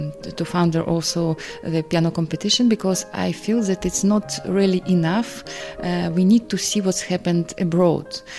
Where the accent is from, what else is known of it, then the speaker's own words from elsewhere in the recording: Ukraine; English is a second language; moved away as an adult; now in Brussels, Belgium; I came from Ukraine in 1998 to Belgium.